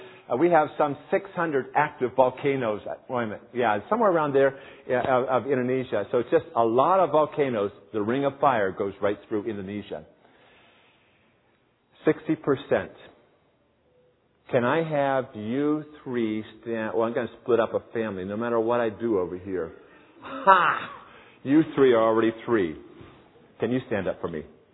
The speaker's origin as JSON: {"language": "English", "town": "Blairsville", "country": "United States", "tie": "born or raised there", "said": "we live on the farm that I grew up on in Blairsville, in the home that my parents retired"}